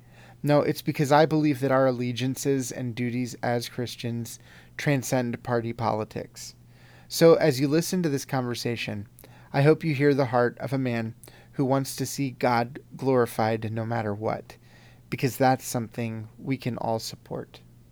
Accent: Kansas, United States; Kansas, my home state, is voting in a couple days on the Value Them Both Amendment.

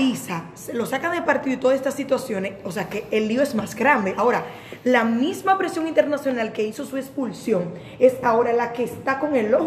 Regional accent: Dominican Republic; nos saca a nosotros como dominicanos muchas respuestas

